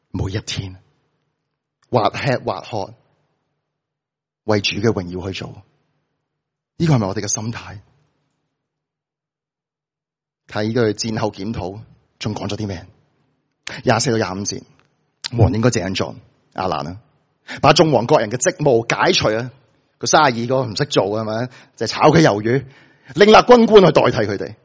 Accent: China; 但系我哋作为中国人，我哋都会明嘅嗬。

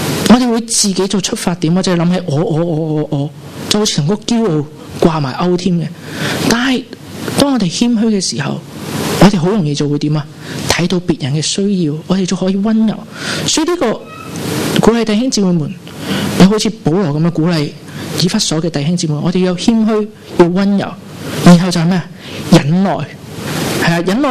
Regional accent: Macau; 我们除了除了澳门人之外，那我的确有个葡国护照，我都是可以叫葡国公民

